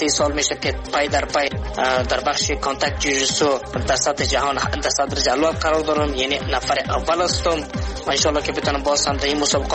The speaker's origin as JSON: {"language": "Persian", "country": "Afghanistan", "said": "اولین فایتر افغانستان از افغانستان هستم"}